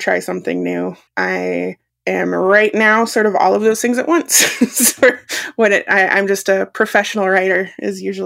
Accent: Alaska, United States; also born or lived in Craig, Alaska; I was born in Craig, but I actually grew up all over Alaska. My dad was an Alaska state trooper, so we would spend 1 year here, 1 year there, sort of a Alaska version of a military brat.

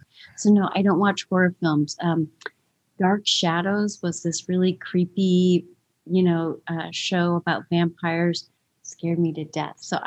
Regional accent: Northfield, Illinois, United States; I'm from just outside of Chicago. So Northfield and, you know, all these different places where he shot

